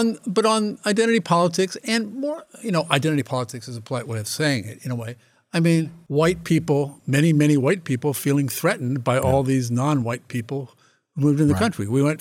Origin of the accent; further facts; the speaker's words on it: Nebraska, United States; now in New York City, United States; It's a recent tick of mine to say I was born and raised in Nebraska. But I think it does distinguish me from people who grew up in New York City.